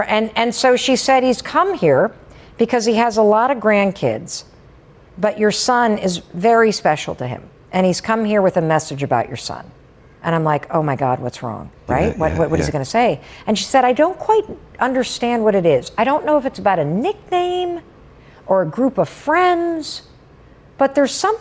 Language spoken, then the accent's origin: English; Michigan, United States; And my parents were in town. I grew up in Western Michigan.